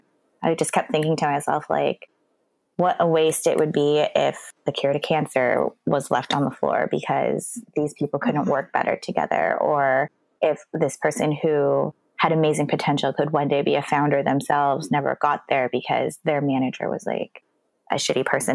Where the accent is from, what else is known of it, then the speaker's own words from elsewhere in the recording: United States; but I kind of grew up in two cultures. So I'm Filipino American